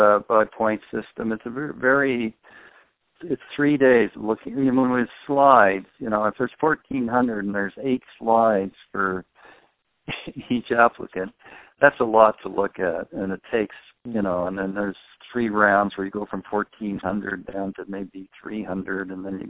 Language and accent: English; Canada; And I thought, I'm Canadian, so I thought Canada would come in first